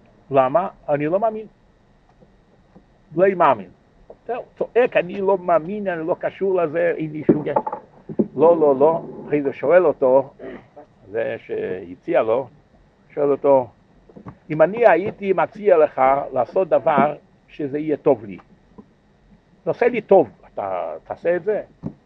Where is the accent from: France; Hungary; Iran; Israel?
France; זה היה בצרפת, אני בא מצרפת.